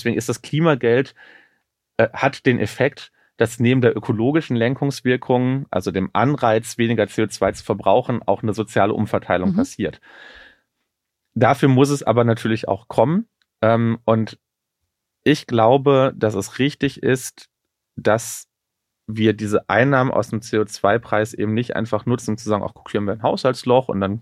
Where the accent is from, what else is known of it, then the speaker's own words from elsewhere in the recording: North Rhine-Westphalia, Germany; Ich komme aus dem Ruhrgebiet